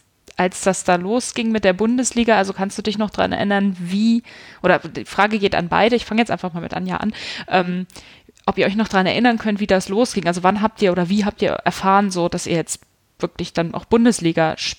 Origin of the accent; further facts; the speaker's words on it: Hanover, Lower Saxony, Germany; ich komme aus Hannover